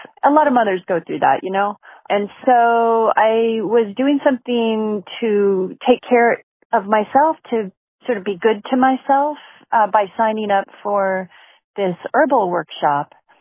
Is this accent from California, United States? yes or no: yes; California, United States; I'm from California, and I have a little story I've been waiting to tell someone, so thanks for asking.